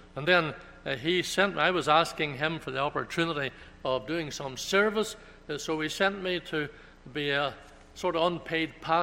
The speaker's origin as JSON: {"language": "English", "region": "Northern Ireland", "country": "United Kingdom", "tie": "born or raised there", "also_born_or_lived": "Toronto, Canada", "moved": "as an adult", "said": "We emigrated from Ireland, Northern Ireland, to Toronto in 1963."}